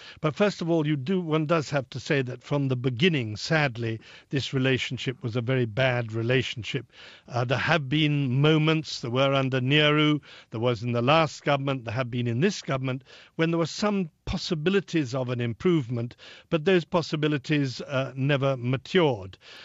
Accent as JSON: {"language": "English", "country": "United Kingdom", "said": "my home country, Britain"}